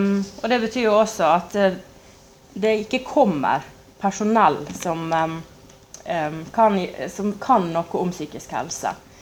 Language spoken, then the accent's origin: Norwegian; Kathmandu, Bagmati, Nepal; jeg har sett folk i gatene i Kathmandu der jeg vokste opp